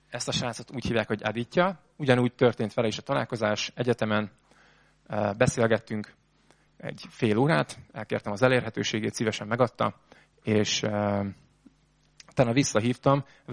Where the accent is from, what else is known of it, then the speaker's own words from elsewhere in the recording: Hungary; én oda megyek magyarként vele beszélgetni